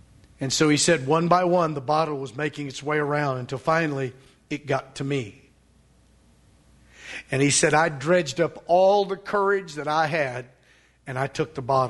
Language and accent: English; Van Buren, Arkansas, United States; I grew up in Van Buren, Arkansas, as most of you know